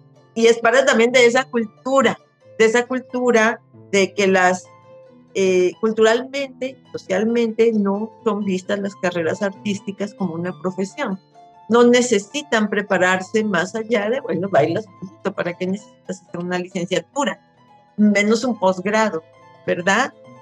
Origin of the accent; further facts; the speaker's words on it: Poza Rica, Veracruz, Mexico; Esa es mi cultura, esa es la cultura que había en mi ciudad. Era una cultura de un pueblo petrolero. Yo soy de Poza Rica, Veracruz.